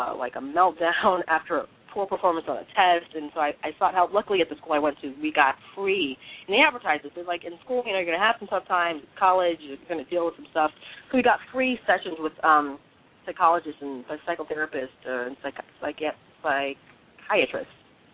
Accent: Houston, Texas, United States; I was born and raised in Houston, Texas. I'm an American through and through.

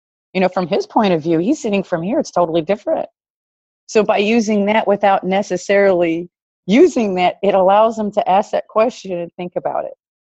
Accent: Somerset, Kentucky, United States; also born or lived in Dearborn / Miami; So I was born in Dearborn, Michigan, but I lived in Miami, Florida for a while. And then I moved to Somerset, Kentucky, which was a totally different lifestyle and mindset.

